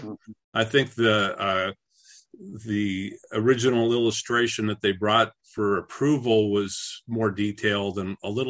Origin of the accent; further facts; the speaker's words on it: Los Angeles, California, United States; I'm from Los Angeles, and it reminds me of the LA Fine Arts Squad.